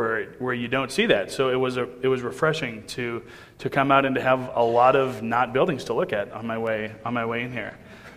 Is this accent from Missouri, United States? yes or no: yes; Kansas City, Missouri, United States; I came from Kansas City, as you heard, and it's a refreshing thing. In Kansas City, even on the suburbs where I'm located, there's nothing you can look at and you don't see buildings or roads.